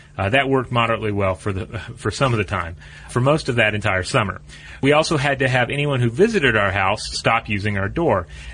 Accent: Santa Fe, New Mexico, United States; I grew up in Santa Fe, New Mexico.

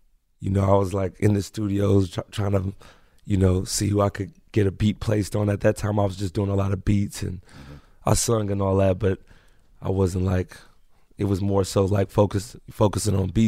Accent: Los Angeles, California, United States; I was born in Los Angeles, raised in Los Angeles.

